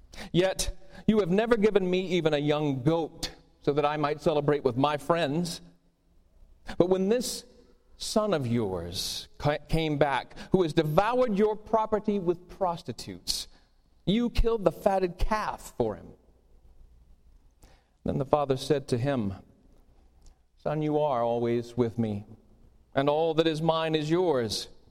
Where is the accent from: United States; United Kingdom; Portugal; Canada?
United States; Georgia; As I said, I grew up down south in Georgia, and part of the fabric of that community is church and religion.